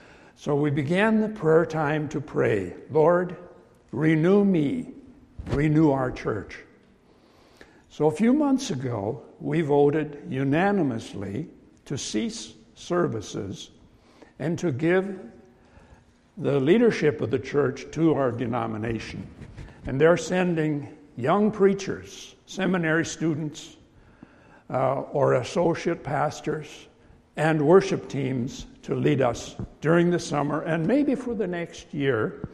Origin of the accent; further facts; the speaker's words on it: Saskatchewan, Canada; moved away as an adult; I was born and raised in Saskatchewan, but moved down there for 10 years of ministry.